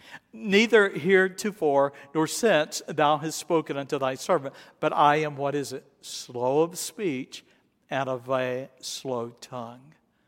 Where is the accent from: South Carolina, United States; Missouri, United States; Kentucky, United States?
South Carolina, United States; accent: Southern; Now, I grew up in South Carolina. I had never been around Northerners at all, you know.